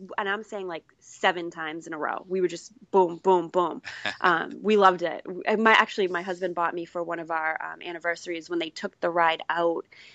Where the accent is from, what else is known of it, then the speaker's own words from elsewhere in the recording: Massachusetts, United States; He's from California and I was from Massachusetts.